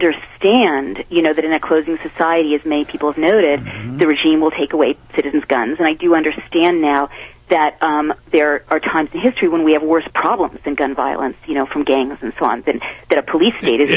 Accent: San Francisco, California, United States; In San Francisco.

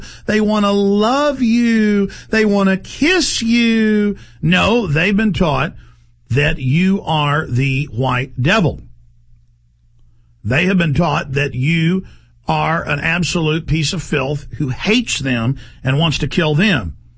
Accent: Dallas, Texas, United States; I have been racially attacked by Mexicans repeatedly growing up in Dallas, very rough town.

